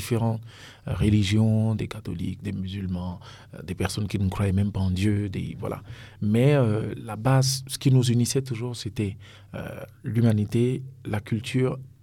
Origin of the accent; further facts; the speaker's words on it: Burkina Faso; Je suis burkinabé